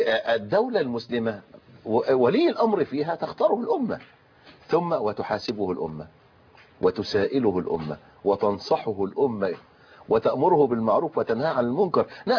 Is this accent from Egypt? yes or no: yes; Egypt; يعني مسألة عندنا في مصر